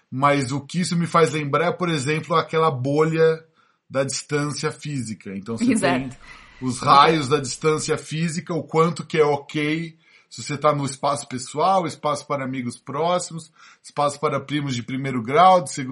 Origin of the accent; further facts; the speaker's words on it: São Paulo, Brazil; accent: Paulista; eu não sei nem se eu tô falando como paulista de falar mindset ou se eu tô falando americanizada. É difícil determinar, estando aqui.